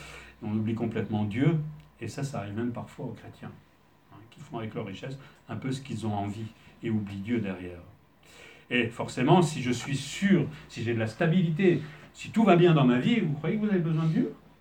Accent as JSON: {"language": "French", "country": "France", "said": "Et on est Français. Hein. On est dans le lot."}